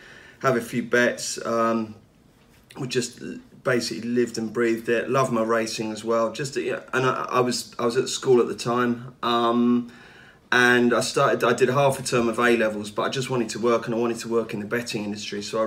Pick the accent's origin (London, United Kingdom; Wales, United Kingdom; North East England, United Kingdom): London, United Kingdom; South Norwood; I grew up in South Norwood in South London.